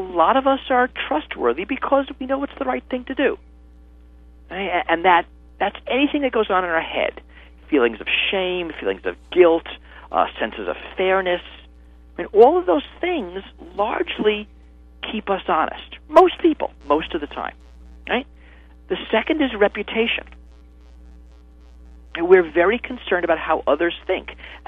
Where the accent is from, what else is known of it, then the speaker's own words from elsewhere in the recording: Minneapolis, Minnesota, United States; I'm kind of trusting the whole legal and social system in my hometown of Minneapolis